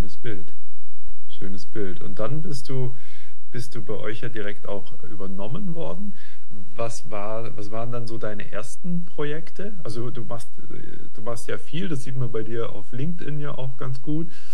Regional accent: Baden-Württemberg, Germany; also ich selber bin ja auch aus dem Rems-Murr-Kreis, also ich weiß quasi, was da alles so los ist, ne, in der großen Region.

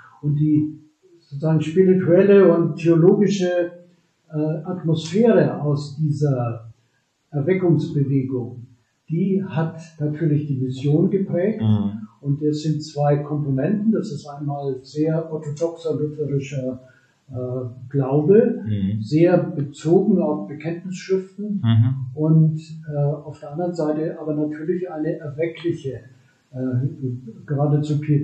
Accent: Neuendettelsau, Bavaria, Germany; ich komme aus Neu-Dettelsau in Mittelfranken.

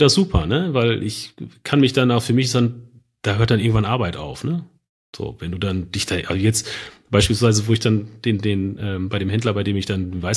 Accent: North Rhine-Westphalia, Germany; dafür bin ich zu ostwestfälisch einfach.

